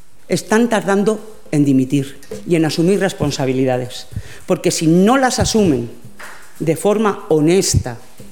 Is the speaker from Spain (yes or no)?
yes; Zamora, Castile and León, Spain; Mire, yo soy zamorana y a mis paisanos les he oído decir todos estos días